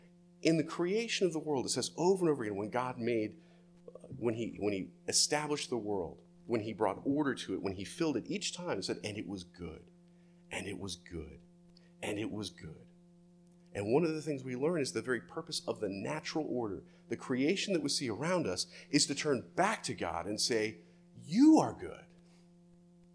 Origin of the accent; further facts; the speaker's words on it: Florida, United States; I grew up in Central Florida, where snow is a rumor.